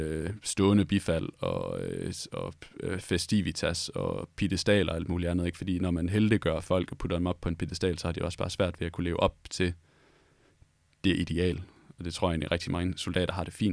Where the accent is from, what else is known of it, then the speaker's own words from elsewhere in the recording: Aarhus, Central Denmark Region, Denmark; som jeg er aarhusianer, ikke? Hvis man har siddet på Aarhus stadion bare en enkelt gang, så ved man, hvordan det føles.